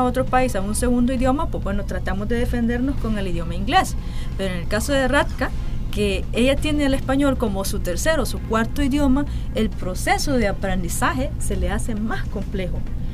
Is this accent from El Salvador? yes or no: yes; El Salvador; Vamos y esperamos, nosotros como salvadoreños, esperamos que el profesor nos diga qué vamos a leer